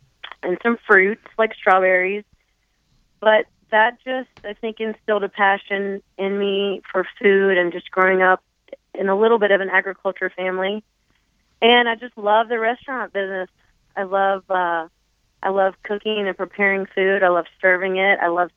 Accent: Florida, United States; Well, I grew up in North Florida, and my granddad always had a farm there.

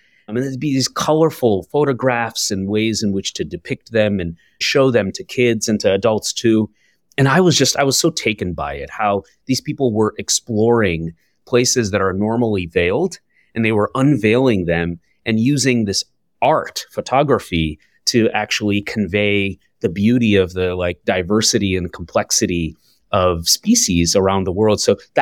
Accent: New York, United States; also born or lived in Hamilton, Canada / India; moved back to Western New York.

